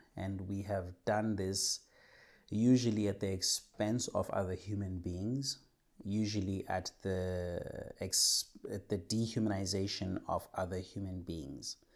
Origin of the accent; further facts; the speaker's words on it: Zweletemba, Western Cape, South Africa; from Kaka Street in Zweletemba, Worcester, in the Western Cape in South Africa.